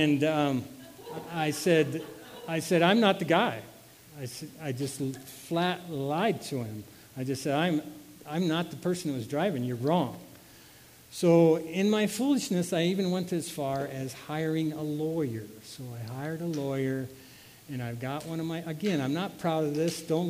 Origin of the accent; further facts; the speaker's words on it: Iowa, United States; there was a big festival in my hometown in this little town in Iowa.